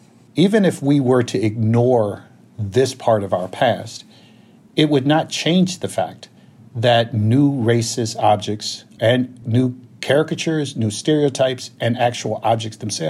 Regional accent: Alabama, United States; remind me of what it was like growing up in Alabama when George Wallace was governor.

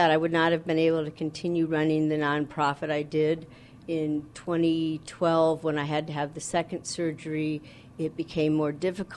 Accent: Kansas, United States; moved away as an adult; Mostly in Kansas until I left home at 19.

